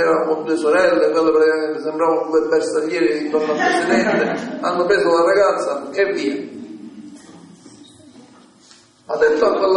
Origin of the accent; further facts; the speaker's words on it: Rome, Lazio, Italy; Allora ho dato i saluti, vengo da Roma